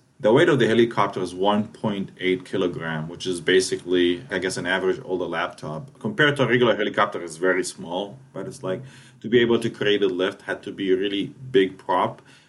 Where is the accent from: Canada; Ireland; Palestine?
Palestine; now in United States; I tell people I'm from Palestine. They're just, sometimes they think it's just another state in the United States.